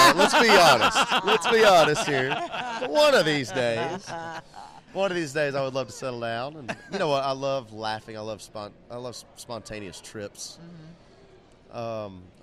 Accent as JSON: {"language": "English", "region": "Tennessee", "country": "United States", "tie": "born or raised there", "said": "And I still go back to my hometown, which sure. is in Tennessee."}